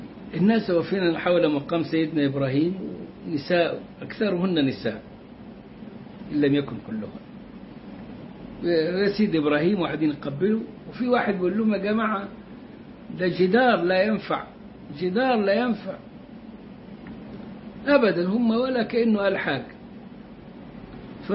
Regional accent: Egypt; زي المقامات بتاعت الأولياء عندنا في مصر بيعبد من دون الله

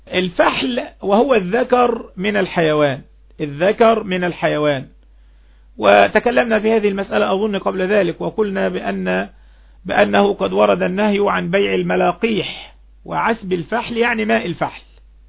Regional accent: Egypt; وهذا معروف عندنا في مصر في الأرياف إن المزارع بياخد الأرض بنصف الزرع

